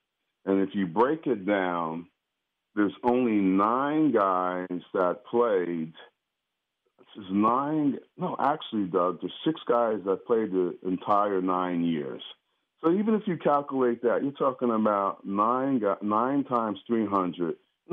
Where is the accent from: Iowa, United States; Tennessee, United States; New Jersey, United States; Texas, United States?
New Jersey, United States; Perth Amboy; I was just doing clinics with him in my hometown of Perth Amboy this summer.